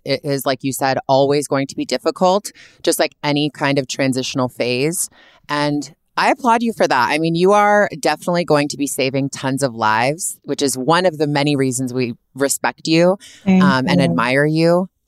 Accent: Canada; I'm from Canada, born and raised.

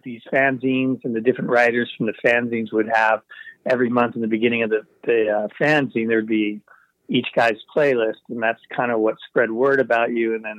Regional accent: New York City, New York, United States; moved away; also born or lived in Seattle; My family was we're from Brooklyn, New York originally, but my father got work in the Seattle area, so we were like a suburb of Seattle.

